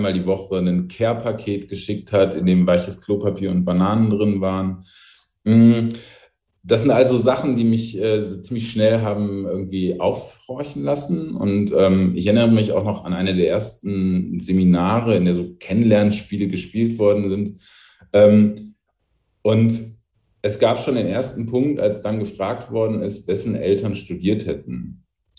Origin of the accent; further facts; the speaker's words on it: Wuppertal, North Rhine-Westphalia, Germany; also born or lived in Essen; Ich bin 88 geboren, in Essen geboren und in Wuppertal aufgewachsen, also so tiefstes NRW, mit vielen, vielen eng aneinander liegenden Städten und einfach einer ganz anderen Struktur als hier im Osten.